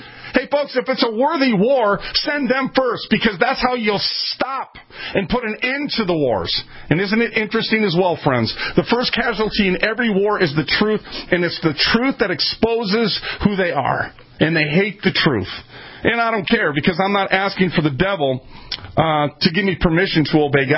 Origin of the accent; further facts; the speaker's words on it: Minneapolis, Minnesota, United States; I'm from North Minneapolis.